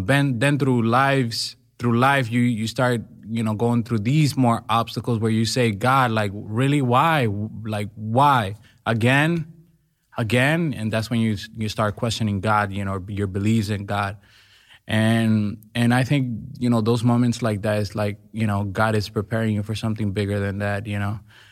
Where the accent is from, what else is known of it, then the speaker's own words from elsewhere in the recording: Dominican Republic; English is a second language; I come from Dominican Republic, from a really, really poor neighborhood called Las Cañitas.